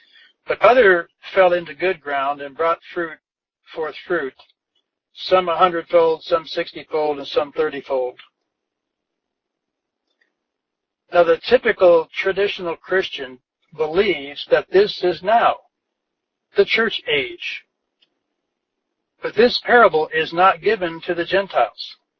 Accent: Corn Belt, United States; I come from the Corn Belt, where the ground is flat and fertile, which is ideal for growing commercial crops.

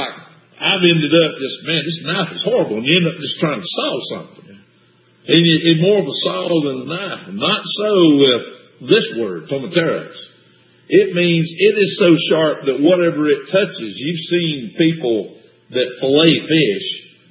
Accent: United States; I grew up in America, I speak USA, so I'm not very good at my Spanish.

